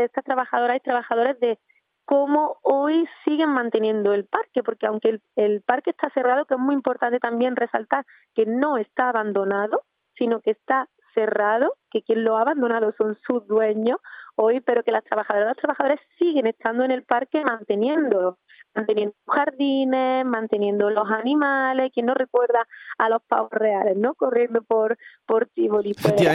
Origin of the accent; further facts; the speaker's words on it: Córdoba, Andalusia, Spain; Yo soy cordobesa